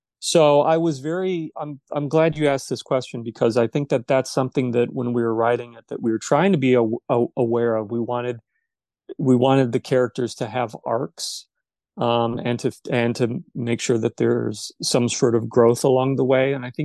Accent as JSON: {"language": "English", "town": "Normal", "region": "Illinois", "country": "United States", "tie": "born or raised there", "said": "my hometown of Normal, which is about 35 minutes south of Pontiac"}